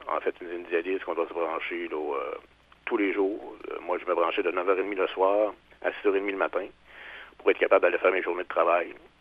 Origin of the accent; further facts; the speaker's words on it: Quebec, Canada; now in Rimouski, Canada; je suis un Gaspésien natif.